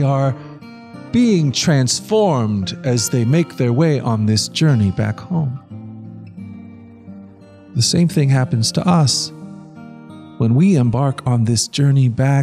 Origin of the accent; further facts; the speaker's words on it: Oregon, United States; I grew up on the Oregon coast